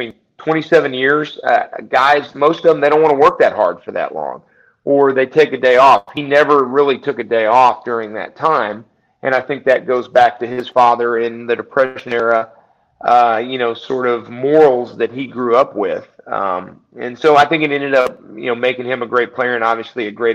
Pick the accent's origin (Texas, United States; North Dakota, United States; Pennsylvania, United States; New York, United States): Texas, United States; Alvin; One, we grew up in Texas. We were in a small town. And so the people in Alvin back in the 70s